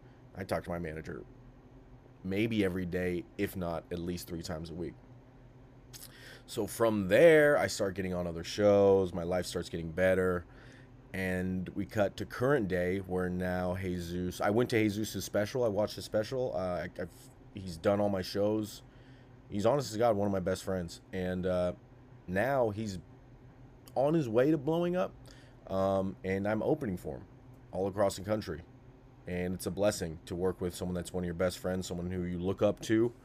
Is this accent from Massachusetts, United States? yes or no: no; Sacramento, California, United States; I'm a guy from Sacramento, never had anything.